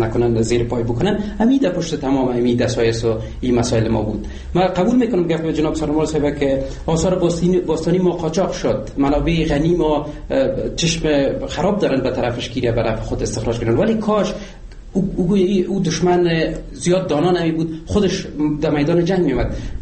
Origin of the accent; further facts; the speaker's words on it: Afghanistan; به عنوان یک افغان